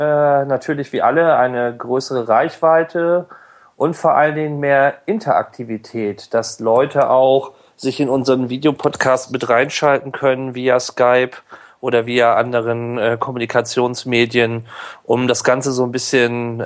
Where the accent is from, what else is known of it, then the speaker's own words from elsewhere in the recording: Oldenburg, Lower Saxony, Germany; born there; now in Braunschweig, Germany; Ich komme aus Deutschland und bin geboren in Oldenburg, lebe aber in Braunschweig.